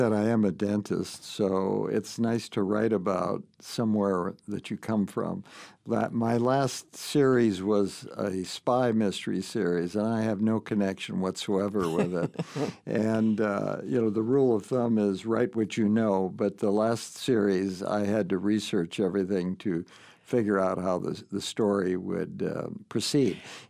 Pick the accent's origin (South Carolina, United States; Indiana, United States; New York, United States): New York, United States; I was raised in Brooklyn, New York, where if you were Jewish and not named … or Jerry Seinfeld, your parents pushed you hard to become a doctor.